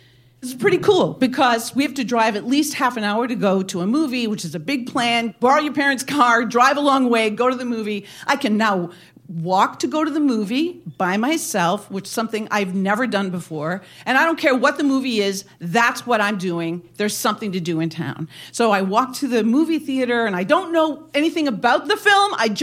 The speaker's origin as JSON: {"language": "English", "region": "Wisconsin", "country": "United States", "tie": "born or raised there", "said": "I drive to Oshkosh. Everybody knows Oshkosh. It's 40 minutes from my hometown, and I buy the album"}